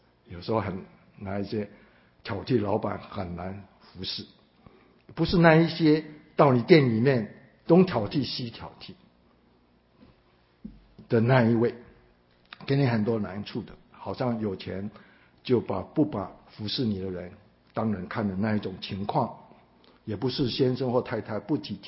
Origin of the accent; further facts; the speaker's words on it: China; 其实我们从中国来的弟兄姐妹